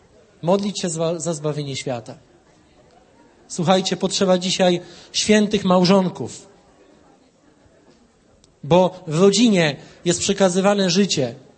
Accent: Gdynia, Pomeranian Voivodeship, Poland; pochodzę z pięknego miasta, widzę nawet flagę z mojego miasta, ta z tymi rybami dwiema. Gdynia. To jest moje miasto, tam się urodziłem, wychowałem, mieszkałem

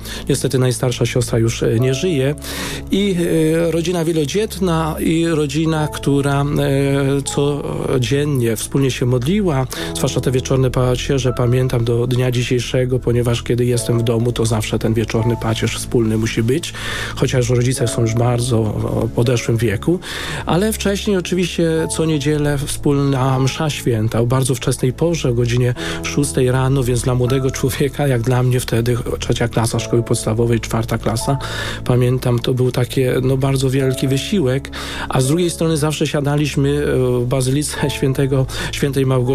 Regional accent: Nowy Sącz, Lesser Poland, Poland; born there; urodziłem się w Nowym Sączu w rodzinie wielodzietnej, bo 8 rodzeństwa, mam siostrę bliźniaczkę, Bożenkę

